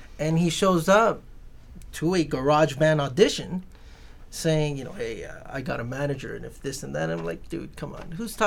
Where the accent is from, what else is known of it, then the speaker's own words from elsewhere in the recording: Mexico; We both speak Spanish, but, you know, I'm Mexican, and he's from Chile.